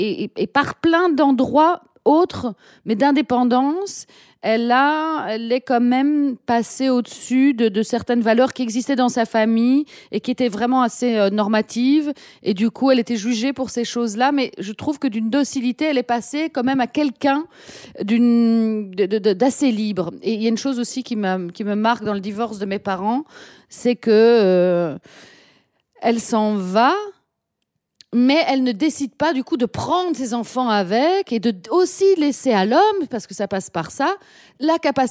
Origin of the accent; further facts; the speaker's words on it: Brussels, Brussels-Capital Region, Belgium; moved away as an adult; J'ai grandi en Belgique, à Bruxelles. Je suis restée à Bruxelles jusqu'à mes 28 ans. Donc c'est vraiment la ville que je connais le mieux